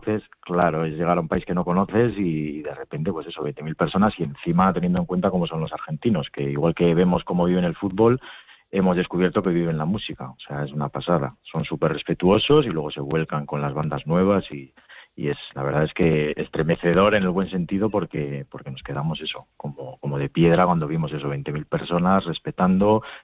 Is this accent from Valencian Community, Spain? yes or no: no; Basque Country, Spain; somos todos de la zona, somos del Duranguesado, pues de Abadiño, de Lorrio, de Durango, de Berriz